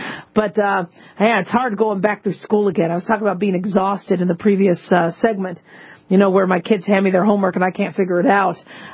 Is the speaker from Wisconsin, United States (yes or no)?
no; Phoenix, Arizona, United States; also born or lived in Los Angeles; I remember I was born in L.A. I grew up in Phoenix, but my father gambled and loved coming up here to Vegas.